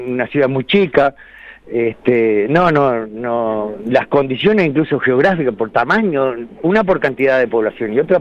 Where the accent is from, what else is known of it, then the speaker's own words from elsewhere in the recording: La Charqueada, Treinta y Tres, Uruguay; En realidad en mi pueblo, en la Charqueada, caminás desde la plaza que está al medio, 3 cuadras para cada lado y caes para afuera del pueblo.